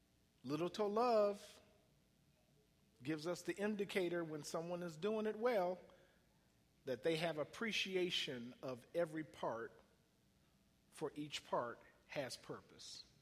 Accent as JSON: {"language": "English", "town": "Cleveland", "region": "Ohio", "country": "United States", "said": "Now, I'm going to throw this in as a bonus because I'm from Cleveland."}